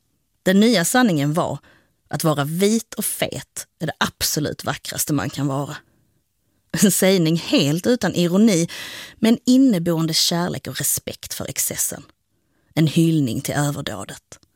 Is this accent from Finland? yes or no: no; Cairo, Cairo Governorate, Egypt; born or raised there; also born or lived in Höör